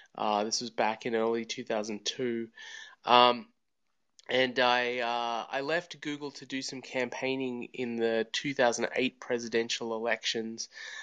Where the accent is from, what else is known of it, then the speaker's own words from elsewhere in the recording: Australia; now in United States; I am originally from Australia. You might hear that a little bit in my accent. I live in the United States now.